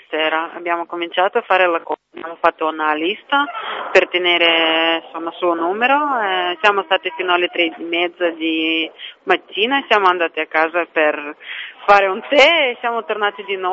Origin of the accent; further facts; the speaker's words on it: Chișinău, Moldova; io vengo da Chișinău, Moldavia, Chișinău.